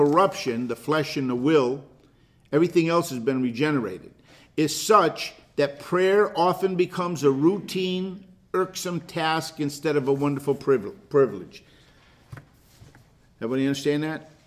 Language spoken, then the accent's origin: English; United States; accent: southern; And then when I came up here, because of my southern accent